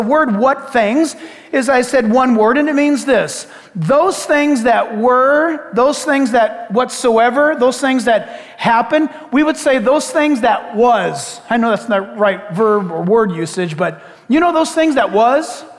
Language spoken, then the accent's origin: English; San Diego, California, United States; I was born and raised in California. That used to be a cool thing. I'm a native California. Now it's like, sorry. Oh, even better than that. San Diego's my hometown.